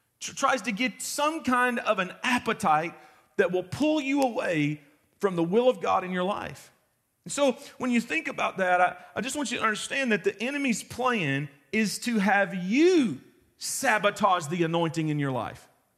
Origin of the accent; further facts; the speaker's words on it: Carrollsburg, Kentucky, United States; because I'm a redneck. And I'm from Carrollsburg, Kentucky, and I grew up on the banks of the Cumberland River.